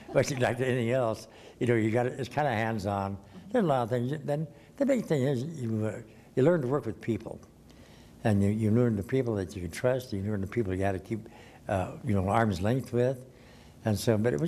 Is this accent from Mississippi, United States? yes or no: no; Battle Mountain, Nevada, United States; I was born in Battle Mountain, perhaps one of the last babies ever born at home.